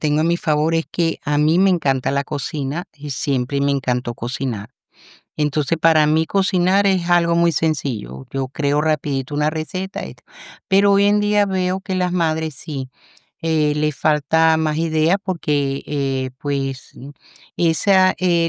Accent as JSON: {"language": "Spanish", "country": "Venezuela", "said": "yo soy venezolana y comemos arepas."}